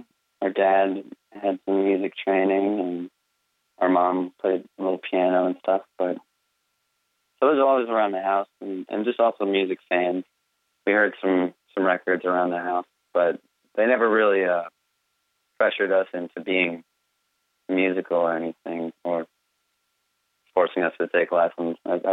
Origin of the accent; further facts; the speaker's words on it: Minneapolis, Minnesota, United States; You know, we're from Minneapolis.